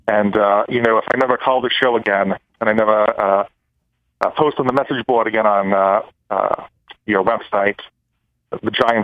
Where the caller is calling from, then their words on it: Cumberland, Maryland, United States; from Cumberland, Maryland.